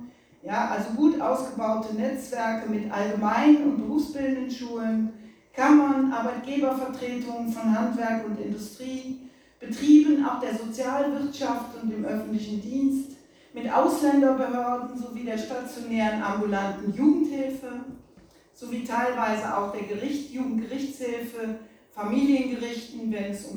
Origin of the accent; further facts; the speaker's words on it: West Germany, Germany; Als Westdeutsche hat mich das sehr berührt